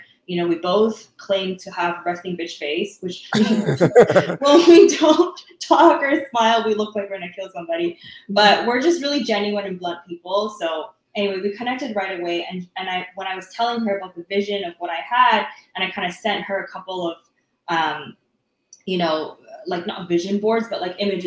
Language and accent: English; Canada; being a Canadian